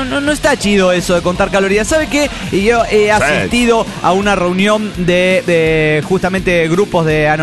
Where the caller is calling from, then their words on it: La Paz, Baja California Sur, Mexico; de La Paz, Baja California Sur.